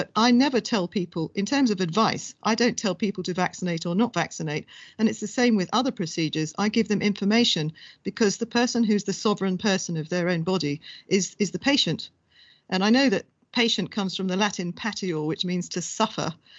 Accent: Ireland; I was most insulted because I'm Irish.

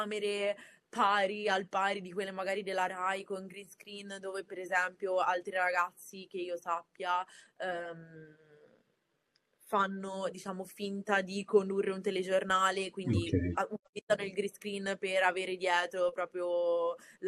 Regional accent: Liguria, Italy; born there; accent: Tuscan; also born or lived in Pisa; vengo da Pisa, ma in realtà sono nata in Liguria, quindi proprio un mix territoriale.

